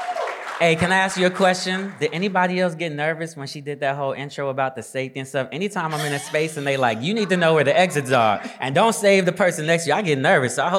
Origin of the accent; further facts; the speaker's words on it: Boulder, Colorado, United States; born there; I was born in Boulder, Colorado.